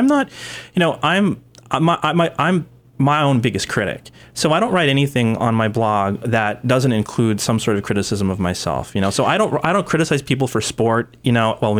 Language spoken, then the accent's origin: English; New York, United States; that would be the first thing I would say because I am from New York.